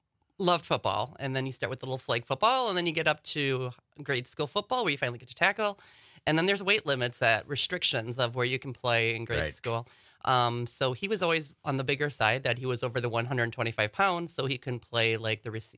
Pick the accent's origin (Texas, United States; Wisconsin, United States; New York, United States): Wisconsin, United States; Kewaunee; I am originally from Kewaunee.